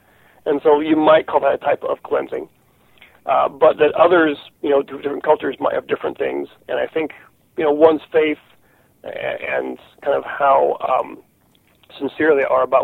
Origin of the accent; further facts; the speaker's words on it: Florida, United States; I had an experience in a very old house in a very old part of the town where I grew up in Florida